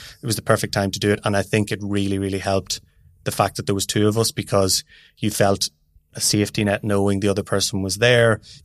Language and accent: English; Ulster, Ireland; also born or lived in Dublin / London; Monaghan. So lived there my whole life. Played Gaelic football growing up, did a lot of athletics, and then moved to Dublin to UCD for college.